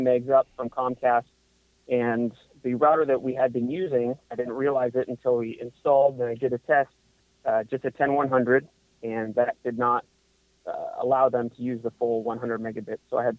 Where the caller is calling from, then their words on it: Fremont, California, United States; I'm from Fremont, California